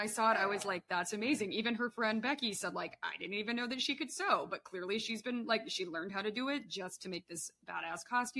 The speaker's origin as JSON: {"language": "English", "town": "Monroe", "region": "Michigan", "country": "United States", "tie": "born or raised there", "said": "I actually listened to a podcast this past week that was talking about my hometown and they had some facts wrong."}